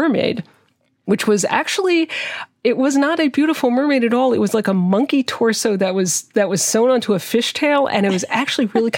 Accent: New Jersey, United States; I live in New Jersey. I grew up in New Jersey. We are the only state to have an official state demon, and it's the Jersey Devil.

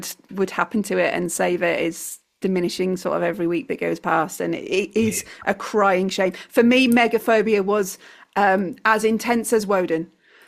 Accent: Wales, United Kingdom; listening to this and you grew up in South Wales, you'll know how much that park sort of meant to you as a Welsh park.

